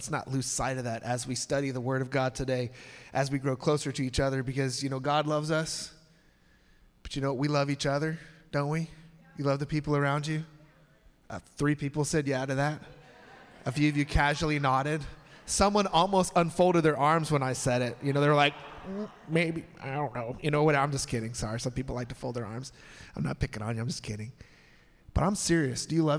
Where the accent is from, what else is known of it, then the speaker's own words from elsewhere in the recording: Englewood, Colorado, United States; born there; I was born in Inglewood, Colorado. Little known fact, that's where the Denver Broncos practice field is.